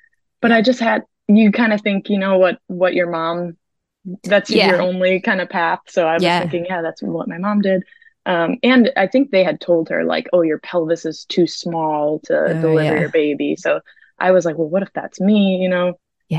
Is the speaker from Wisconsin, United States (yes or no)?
yes; Wisconsin, United States; also born or lived in New York / Oregon / Tennessee; now in North Carolina, United States; I'm from Wisconsin originally, but I married into the Army, so I've moved around a couple times. So I lived in upstate New York, Oregon, most recently in Tennessee, but now we're in North Carolina.